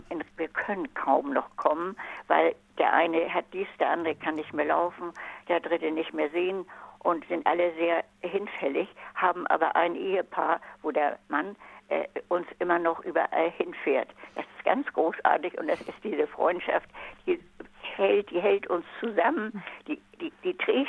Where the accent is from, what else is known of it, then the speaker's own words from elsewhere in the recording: Hamburg, Germany; Ja, hallo. Ja, ich wohne in Hamburg und bin praktisch seit 1947 sind wir aus der Schule gekommen, aber vorher waren wir schon 4 Jahre zusammen im Oberbau in Fuhlsbüttel.